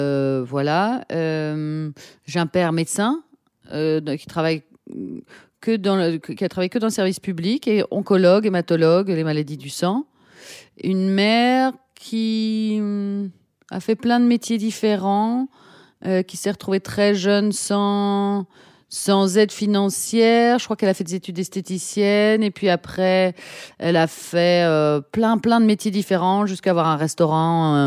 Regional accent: Brussels, Brussels-Capital Region, Belgium; moved away as an adult; J'ai grandi en Belgique, à Bruxelles. Je suis restée à Bruxelles jusqu'à mes 28 ans. Donc c'est vraiment la ville que je connais le mieux

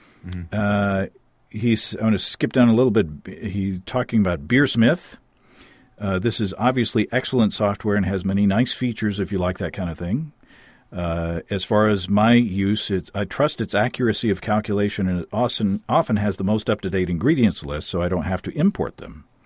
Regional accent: United States; now in Canada; being an American living in Canada

